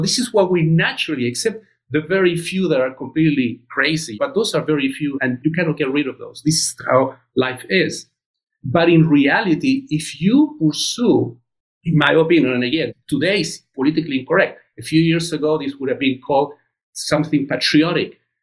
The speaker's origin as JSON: {"language": "English", "country": "Chile", "tie": "born or raised there", "second_language": "English", "said": "I come from Chile. I remember in 1973 when the socialist government was overthrown, I was about 7."}